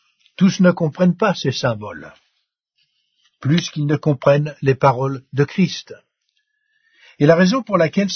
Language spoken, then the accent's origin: French; France; Je suis français, donc j'aime bien le bon pain.